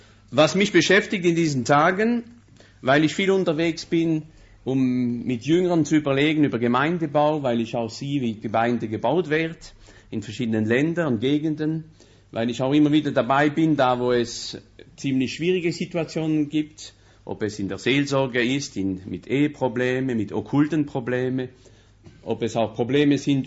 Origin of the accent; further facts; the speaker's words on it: Colmar, Grand Est, France; born there; German is a second language; Ich bin Elzass, also bin im Elzass geboren, in Colmar, im Oberelsass. Aber ich bin geboren am 46 und habe also nur Französisch gehabt in der Schule.